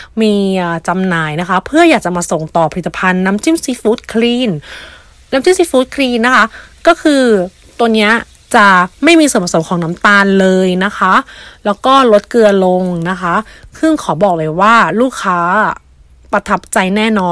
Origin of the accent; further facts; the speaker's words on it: Si Racha, Chonburi, Thailand; ฐานการผลิตที่อำเภอศรีราชาจังหวัดชลบุรีนะคะเป็นบ้านเกิดแม่ค้าเองค่ะ